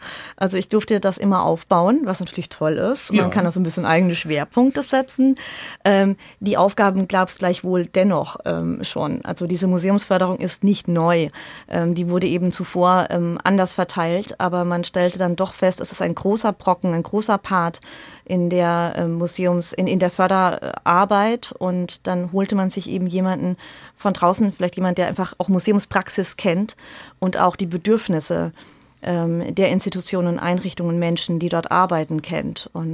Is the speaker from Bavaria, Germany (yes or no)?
yes; Lohr am Main, Bavaria, Germany; born or raised there